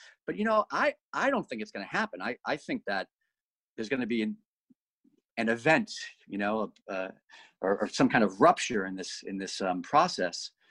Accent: Boston, Massachusetts, United States; also born or lived in London; I lived in London before, so I know what it's like there, Mike, and I'm from Boston, and, you know, I've traveled a lot in my life, and I've been around

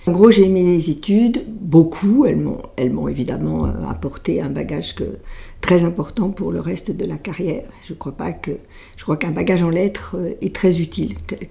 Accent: Rueil-Malmaison, Île-de-France, France; Voilà, entre Rueil-Malmaison, qui est à l'ouest de Paris, puis les classes préparatoires à Versailles

